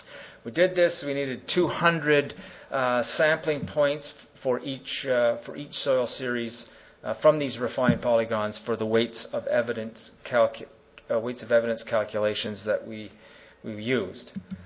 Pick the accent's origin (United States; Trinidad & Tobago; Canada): Canada; We used, being Canadian, we had to use a few Bob McMillan techniques